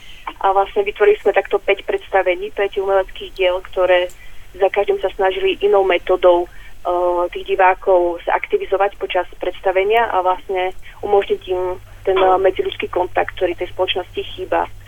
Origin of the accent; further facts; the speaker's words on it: Prešov Region, Slovakia; Moje rodné mesto je vlastne na severovýchode Slovenska, Vysokých Tatier